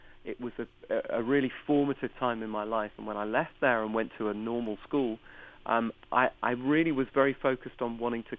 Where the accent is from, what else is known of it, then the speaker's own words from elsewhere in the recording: England, United Kingdom; All the people in the … have come from a very similar background, and we're all English.